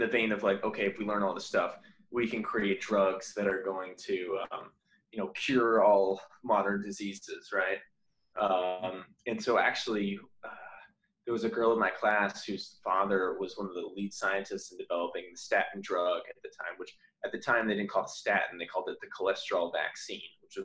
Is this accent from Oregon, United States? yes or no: no; Massachusetts, United States; Grew up in Massachusetts, so outside of Boston.